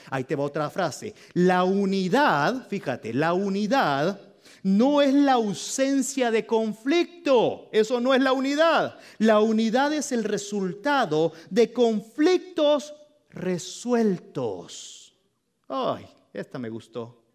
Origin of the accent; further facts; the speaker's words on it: El Salvador; Yo soy del Salvador, pero los tacos llegaron a ser parte mía también.